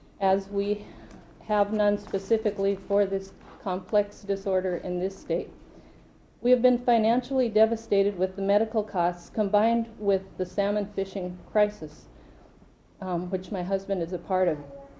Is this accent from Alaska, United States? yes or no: yes; Homer, Alaska, United States; from Homer, Alaska, and thank you for the chance to speak here today.